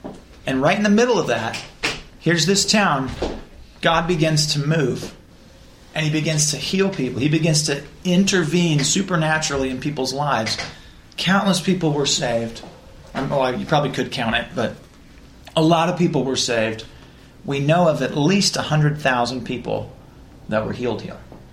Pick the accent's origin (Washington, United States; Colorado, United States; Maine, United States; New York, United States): Washington, United States; Spokane; You think about, I'm from Spokane. Well, it's not Seattle. Well, it's not Portland.